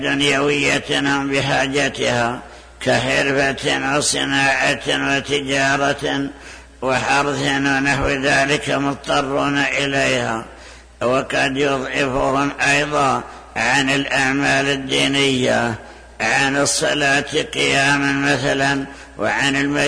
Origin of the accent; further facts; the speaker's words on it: Najd, Saudi Arabia; لو رؤية عندنا في نجد بعد الشمس ب2 دقائق